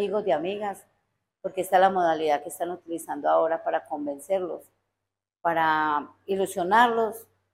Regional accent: Medellín, Antioquia, Colombia; Somos de Medellín

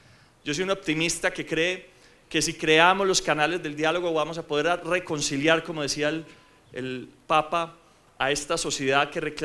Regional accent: Colombia; reconocernos como colombianos.

